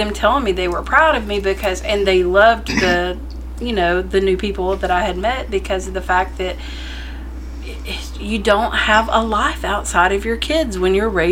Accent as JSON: {"language": "English", "region": "Texas", "country": "United States", "said": "I'm sure that y'all did not realize by the thick accents that we're from Texas."}